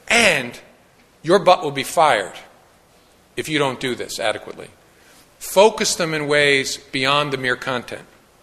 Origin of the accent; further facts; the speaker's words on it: United States; I'm from Washington, so I'm slippery.